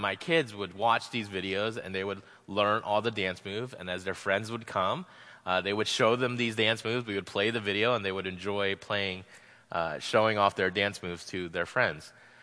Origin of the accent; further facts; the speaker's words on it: Florida, United States; Growing up in Florida, anything under 60 is winter to me.